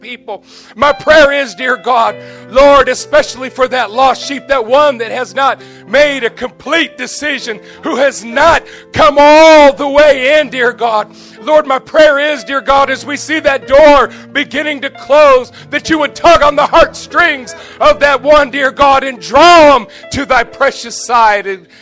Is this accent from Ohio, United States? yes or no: yes; Ohio, United States; now in Sarasota, United States; he's been up to my hometown up in Ohio. I am a northerner. But I chose to come be with you. I chose to leave my home in the cold, frozen north and to enjoy 75 degree Februarys.